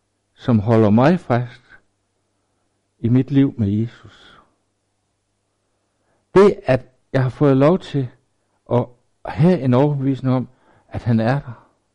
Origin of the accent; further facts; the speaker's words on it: Jutland, Denmark; jeg er jyde.